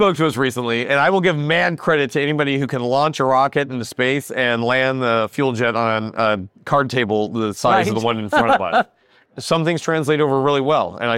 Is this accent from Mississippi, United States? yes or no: no; Iowa, United States; But I've also seen the other side where in my home state of Iowa, they said, don't cut these guys.